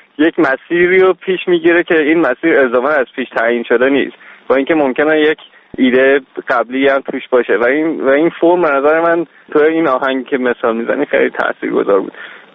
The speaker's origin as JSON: {"language": "Persian", "country": "Iran", "tie": "born or raised there", "said": "برای ماها که توی ایران بزرگ شدیم به نظر من خیلی دوره باشکوهی بود"}